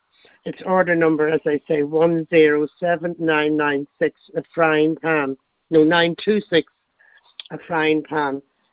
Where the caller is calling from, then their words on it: Dublin, Leinster, Ireland; I'm ringing you from Dublin and having it delivered to Belfast, Northern Ireland.